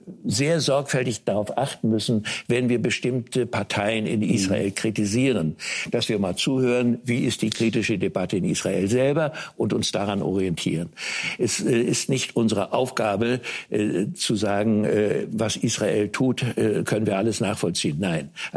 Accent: Germany; ich möchte nicht ein moralischer Lehrer sein als älterer Deutscher

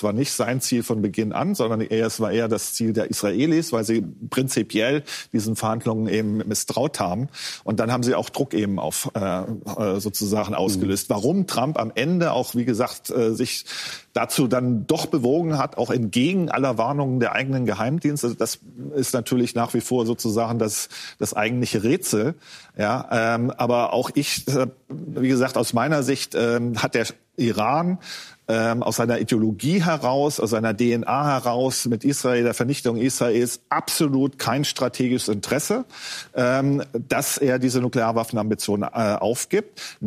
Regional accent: Germany; Ja, also wir tun uns als Deutsche ja sowieso schwer.

